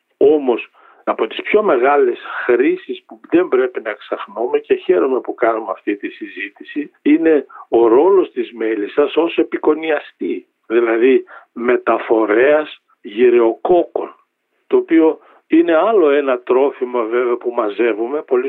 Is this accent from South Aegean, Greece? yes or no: no; Drama, Eastern Macedonia and Thrace, Greece; Να σας θυμίσω μια φορά από τη δικιά μου εμπειρία στο χωριό μου, στη Δράμα, που πήγαινα στο γυμνάσιο